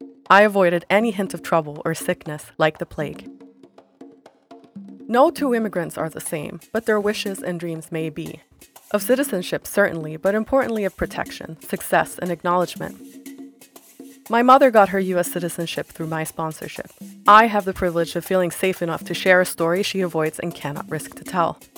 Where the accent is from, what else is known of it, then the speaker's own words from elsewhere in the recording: Sweden; Growing up in Sweden, I was surrounded by immigrants from every country that had had a recent conflict.